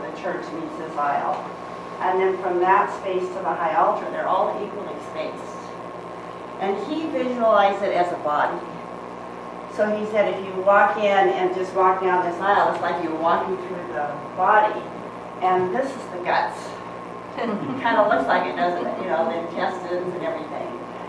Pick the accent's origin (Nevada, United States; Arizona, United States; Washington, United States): Washington, United States; Vashon Island; I'm from Vashon Island